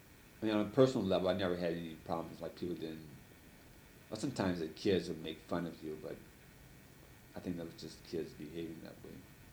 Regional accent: United States; I just considered that a national thing where her reaction was to me as an American.

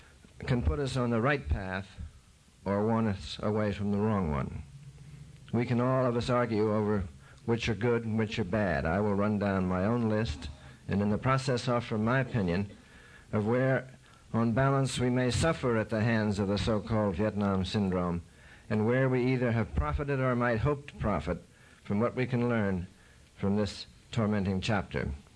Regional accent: Philadelphia, Pennsylvania, United States; As a Philadelphian whose maternal and paternal grandfathers were both Philadelphia lawyers, this should present no genetic problem.

